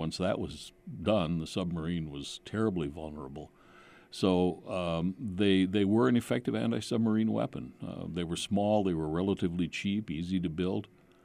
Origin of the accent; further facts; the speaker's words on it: Chippewa Falls, Wisconsin, United States; now in Duluth, United States; And by the way, I was born and raised in Chippewa Falls, and so I have one foot in Wisconsin, even though I live in Minnesota.